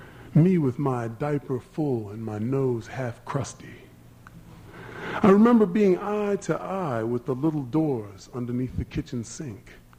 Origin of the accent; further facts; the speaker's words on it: Philadelphia, Pennsylvania, United States; It was a slang I grew up with in Philadelphia